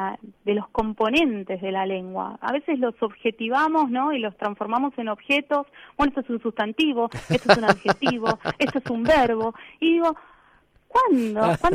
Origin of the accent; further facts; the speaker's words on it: Buenos Aires, Argentina; Yo soy de Villa del Parque, ahí Capital está. Federal.